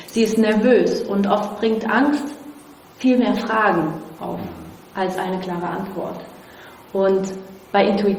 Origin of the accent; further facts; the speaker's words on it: Brazil; German is a second language; now in Germany; Ja, ich bin Brasilianerin.